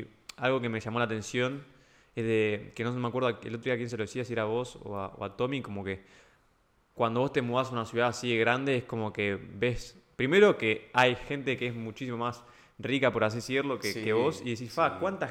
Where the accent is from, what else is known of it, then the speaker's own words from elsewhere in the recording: Mar del Plata, Buenos Aires Province, Argentina; now in Buenos Aires, Argentina; Ya de principio, cuando me vine a vivir de Mar del Plata acá, cambiaron un montón de cosas.